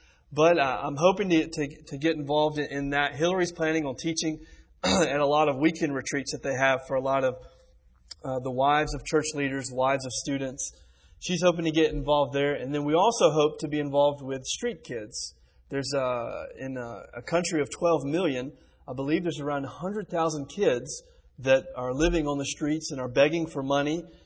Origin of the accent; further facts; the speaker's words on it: United States; moved away as an adult; now in Senegal; I come from the United States and I'm going to Senegal.